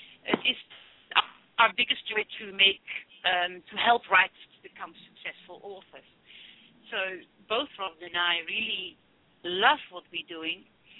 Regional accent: Cape Town, Western Cape, South Africa; Most of you probably know that we are from Cape Town, South Africa

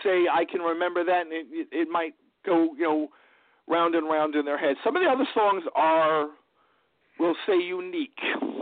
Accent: New York, United States; I talk fast. I'm a New Yorker.

